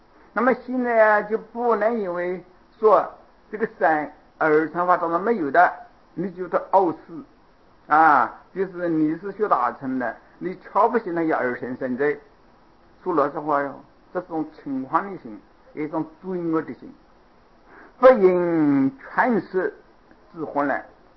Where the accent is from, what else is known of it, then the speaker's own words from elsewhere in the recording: China; 我们中国人那说重视实，重视贵。